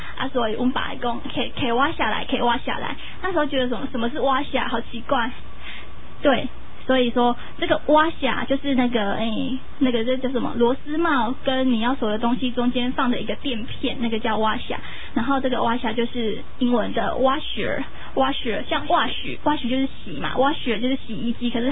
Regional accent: Taiwan; 其实说有些人会认为说你是台湾人，你爱讲台语，啊不过我台语不太好

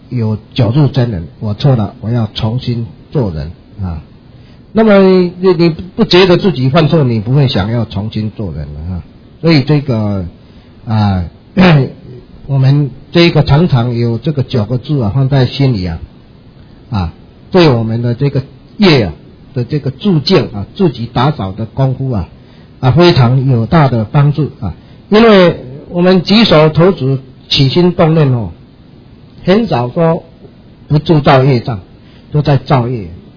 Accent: Changhua County, Taiwan; 所以彰化的，我彰化人哦，所以我咧没话讲。

